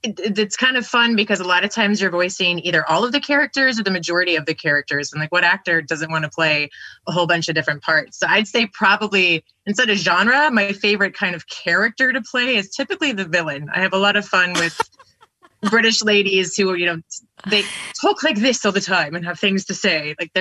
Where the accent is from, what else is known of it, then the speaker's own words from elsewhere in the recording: Oklahoma, United States; I'm originally from Oklahoma. I went to school for musical theater in New York City. And then I moved